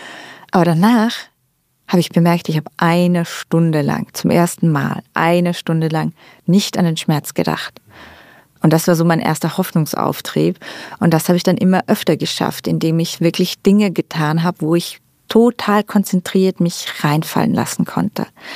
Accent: Styria, Austria; now in Vienna, Austria; meine Heimat ist ursprünglich ja nicht Wien, sondern meine Heimat ist die Steiermark, hat ganz viel mit München gemeinsam. Also auch die Sprache ist dort sehr, sehr ähnlich.

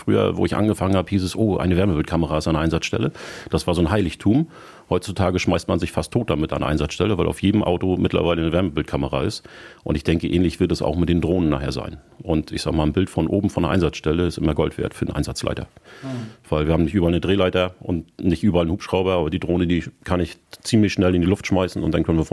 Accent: Schwerin, Mecklenburg-Vorpommern, Germany; Na, ich bin früher in Schwerin groß geworden, bin dann ja zu meinem 18. Lebensjahr nach Rabensteinfurt aufs Dorf gezogen

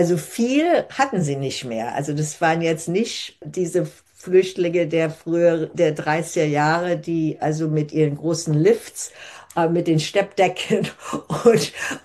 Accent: New York, United States; meine persönliche Erfahrung als Kind auf der Upper West Side, die zu Hause also wirklich nur Deutsch sprach

